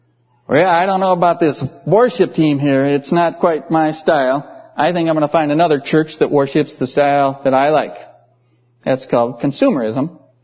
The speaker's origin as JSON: {"language": "English", "country": "United States", "said": "Of course, as an American, I want all kinds of people to love me and accept me, right?"}